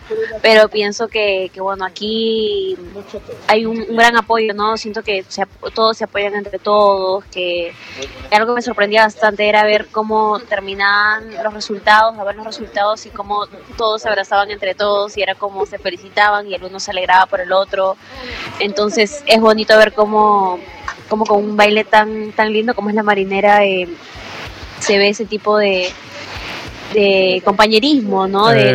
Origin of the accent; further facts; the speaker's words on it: Lima, Peru; De Lima, yo soy de Lima.